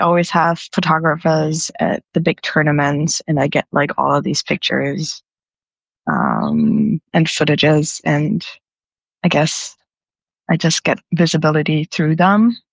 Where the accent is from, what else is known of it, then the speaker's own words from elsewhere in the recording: Kiel, Schleswig-Holstein, Germany; pronouns she, her. I am from Kiel, which is from northern Germany.